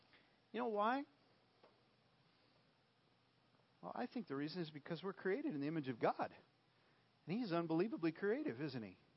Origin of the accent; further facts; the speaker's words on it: Roswell, New Mexico, United States; I am from Roswell and all.